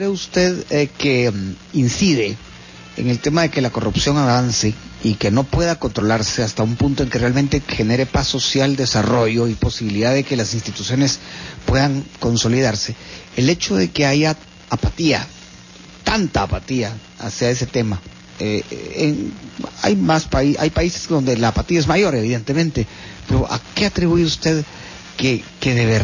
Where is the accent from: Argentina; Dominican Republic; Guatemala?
Guatemala; lo vio en Guatemala? ¿Qué es lo que surge de las preguntas que ustedes hicieron en nuestro país, en mi país, acerca de este tema?